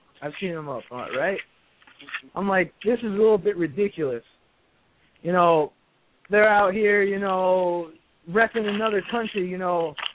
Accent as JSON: {"language": "English", "town": "Maywood", "region": "California", "country": "United States", "said": "I'm from California."}